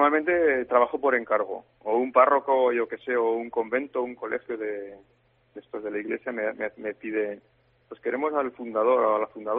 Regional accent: Zaragoza, Aragon, Spain; born there; yo soy nacido en Zaragoza, de padre soriano, mi familia es soriana desde desde mi tatarabuelo, que era merinero de estos de en Castilfrío y toda esa zona.

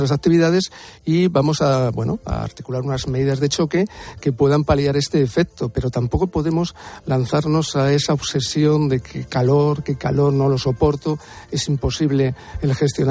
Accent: Majadahonda, Community of Madrid, Spain; las de mi pueblo, como digo yo, de aquí de Madrid, que son las de Majadahonda

